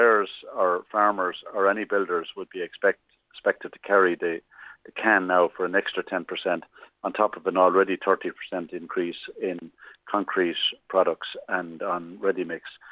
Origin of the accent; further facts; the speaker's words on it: Leinster, Ireland; I'm down from South Offaly